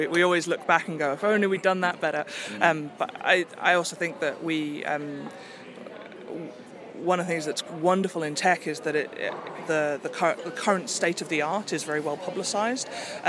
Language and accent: English; Cape Town, Western Cape, South Africa; I'm from Cape Town, so it's not quite Newcastle, but it's lovely as well.